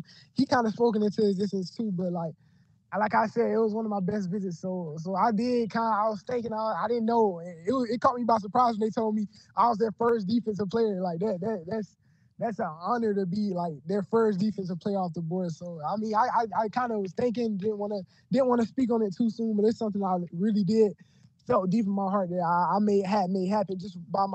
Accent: Woodruff, United States; I'm back in Woodruff, my hometown.

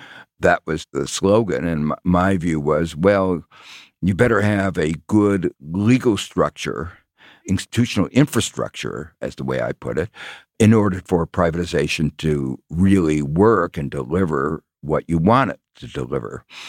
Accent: Gary, Indiana, United States; I grew up in Gary, Indiana, not far from the University of Chicago. And Gary, Indiana was a steel town.

